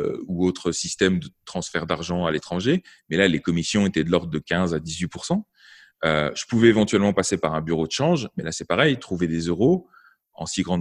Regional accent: France; born there; also born or lived in Belgium; comme un Français, puisque je suis né en France et mon passeport est français, ou comme un Belge, parce que j'ai vécu 13 ans en Belgique

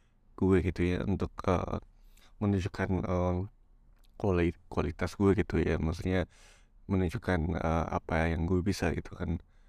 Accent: Padang, West Sumatra, Indonesia; kembali ke Indonesia, ke Padang ya. Karena gue orang Padang ya.

